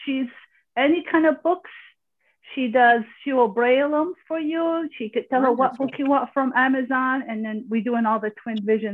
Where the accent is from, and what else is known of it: Iowa, United States